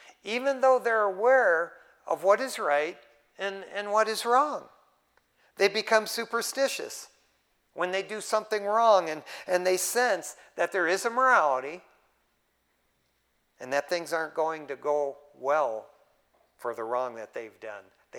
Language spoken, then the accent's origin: English; Detroit, Michigan, United States; I mean, that's what we grew up with in Detroit, Michigan.